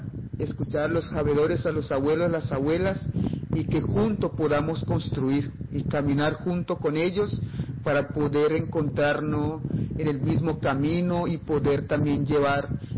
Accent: Leticia, Amazonas, Colombia; soy de Leticia, Amazona, soy de la etnia Ticuna, hago parte del resguardo indígena de Nazaret

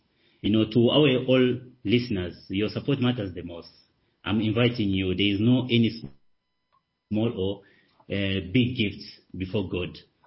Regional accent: DR Congo; especially in my home country, DR Congo

